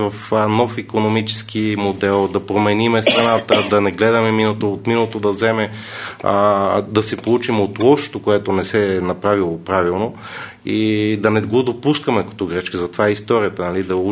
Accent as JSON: {"language": "Bulgarian", "town": "Sofia", "region": "Sofia City", "country": "Bulgaria", "tie": "born there", "also_born_or_lived": "Germany", "said": "Роден съм в София."}